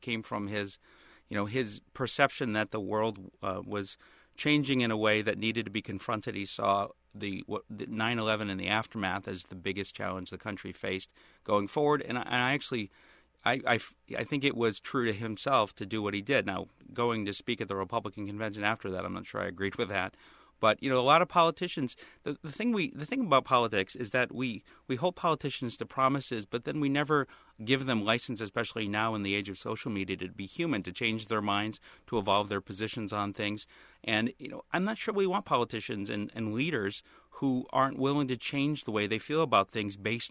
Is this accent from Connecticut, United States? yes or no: yes; Connecticut, United States; I grew up in Connecticut. I grew up in northeastern Connecticut and went to UConn